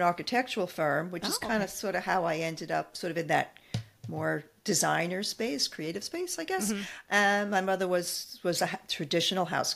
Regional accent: New York, United States; accent: Long Island; I did not grow up in the city. I grew up on Long Island. So that's where my accent comes from.

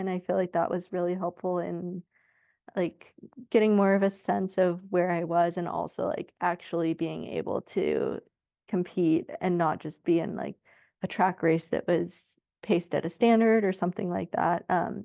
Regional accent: Sacramento, California, United States; So I grew up like in the Sacramento area in California. My parents are still out there.

